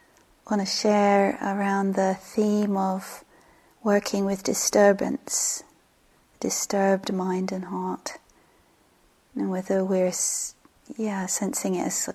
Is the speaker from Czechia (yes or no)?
no; United Kingdom; moved away; some of the things happening in my home country.